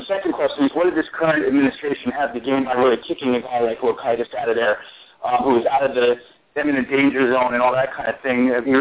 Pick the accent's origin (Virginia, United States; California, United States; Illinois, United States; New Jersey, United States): New Jersey, United States; Princeton; I'm from Princeton, New Jersey.